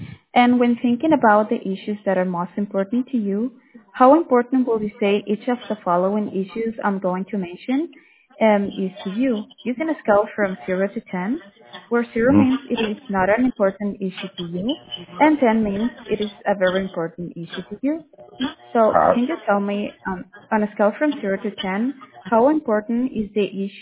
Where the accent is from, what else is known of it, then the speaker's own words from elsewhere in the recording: Miami, Florida, United States; From Miami, Florida, sir.